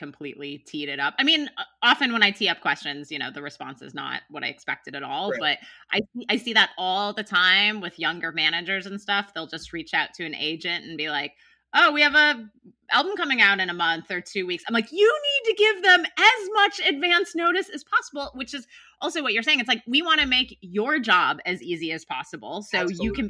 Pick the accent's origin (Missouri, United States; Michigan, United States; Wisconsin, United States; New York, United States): Wisconsin, United States; And I'm originally from Wisconsin.